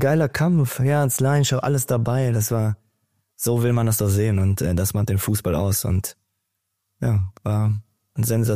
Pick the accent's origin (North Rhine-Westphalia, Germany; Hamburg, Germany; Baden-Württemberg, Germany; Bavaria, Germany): North Rhine-Westphalia, Germany; Dortmund; wie die sich freuen, dass man da ist, als Dortmunder auch.